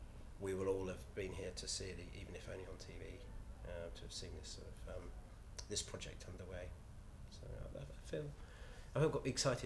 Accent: Lewes, South East England, United Kingdom; I'm 49 and I'm from Lewes in East Sussex.

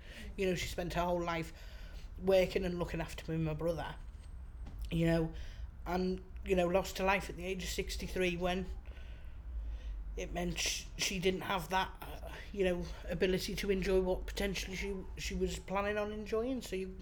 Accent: Liverpool, North West England, United Kingdom; accent: Liverpool; I mean, growing up in Liverpool, you didn't really, I suppose when you're growing up, you just accept where it is that you are.

